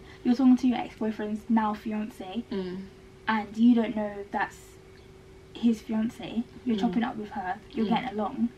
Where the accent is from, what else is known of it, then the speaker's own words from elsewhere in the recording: The Bronx, New York, United States; I'm the Bronx.